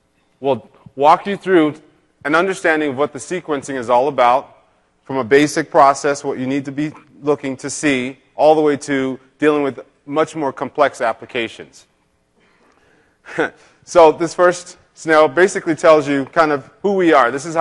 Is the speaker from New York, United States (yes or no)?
yes; New York, United States; I'm out from the New York area.